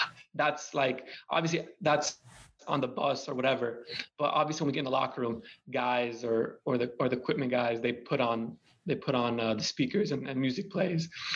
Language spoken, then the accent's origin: English; United States; Sorry, I'm American. I don't even know what it's called.